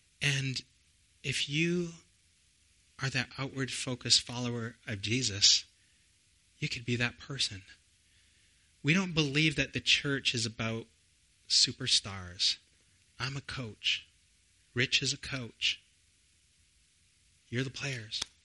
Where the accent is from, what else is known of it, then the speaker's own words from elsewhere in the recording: British Columbia, Canada; I grew up born and raised on Vancouver Island. I thought, you know, maybe go to Vancouver, go to UBC, get a degree, come back to our small town of 20,000 people